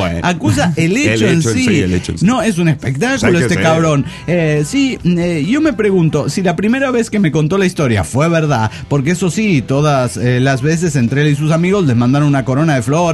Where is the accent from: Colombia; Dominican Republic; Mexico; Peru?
Dominican Republic; No, y soy de República Dominicana.